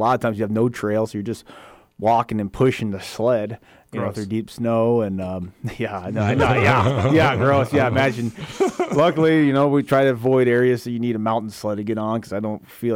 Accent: Alaska, United States; And so with that, I've heard his stories and growing up in Alaska, you know, seeing Iditarod start, Quest start, being around people that had their own sled dogs

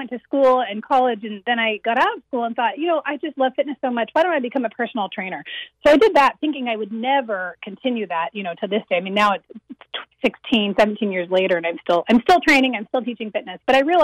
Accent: Juneau, Alaska, United States; So essentially, I think I grew up in Juneau, and I was always really an active kid

